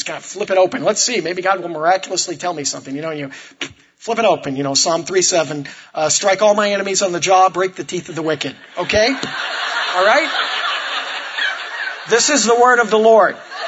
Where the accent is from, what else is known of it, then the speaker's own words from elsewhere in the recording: Illinois, United States; I grew up in Illinois, went to the University of Illinois